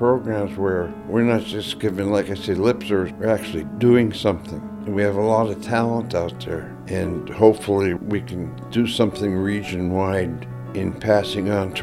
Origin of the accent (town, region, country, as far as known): Nome, Alaska, United States; born there